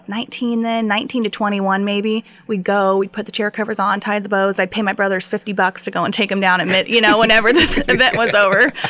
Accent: Bethalto, Illinois, United States; also born or lived in South Roxana; Well, actually, I grew up in South Roxana and Bethalto. My dad was a South Roxana police officer.

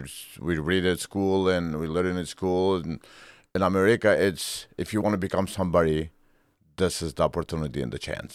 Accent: North Macedonia; English is a second language; I grew up in Macedonia.

